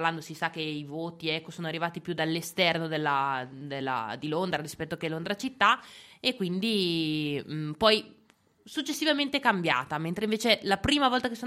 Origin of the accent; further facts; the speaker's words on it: Asola, Lombardy, Italy; Sono di Asola.